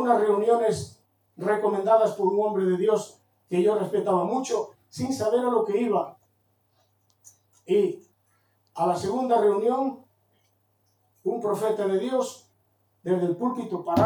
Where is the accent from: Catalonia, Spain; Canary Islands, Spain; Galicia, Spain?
Galicia, Spain; Pero claro, como gallego mal pensado, digo